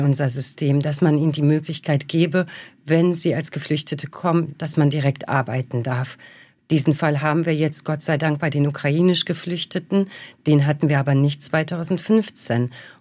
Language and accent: German; Bosnia & Herzegovina; now in Germany; Also ich bin in meinem Heimatland, in Bosnien, ein Ausländer und ich bin in Deutschland ein Ausländer.